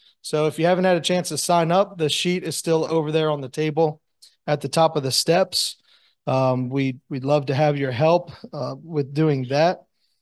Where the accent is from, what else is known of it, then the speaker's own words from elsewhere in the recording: Baltimore, Maryland, United States; So growing up in Baltimore, just kind of full disclosure, at least in my experience, I didn't know one Boy Scout growing up.